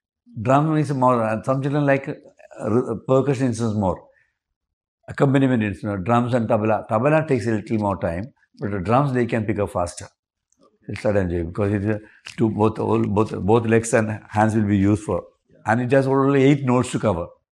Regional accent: Kerala, India; first language Malayalam; English is a second language; I Malayalam in my mother tongue. I compose.

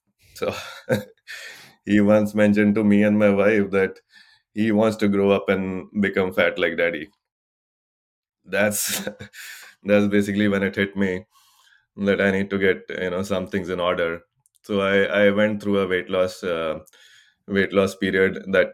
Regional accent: Pune, Maharashtra, India; now in Seattle, United States; I grew up in India. My dad was in the army, so we grew up all over India. We finally settled in Pune. We are Maharashtrians. We've been living in the Seattle area, me, my wife, and our son, he's 17 now, in the Seattle area since 2006.

